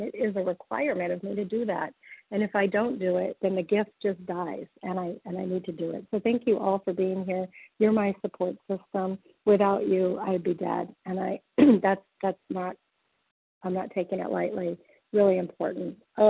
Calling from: Wyoming, United States; I'm gratefully recovered from Wyoming on the phone list, currently in California.

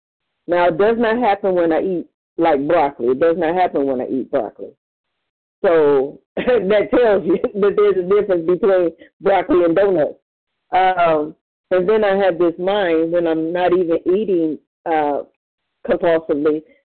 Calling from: Cleveland, Ohio, United States

